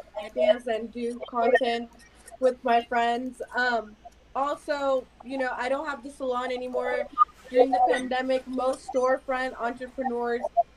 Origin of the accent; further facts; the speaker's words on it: Pakistan; me being a Pakistani porn star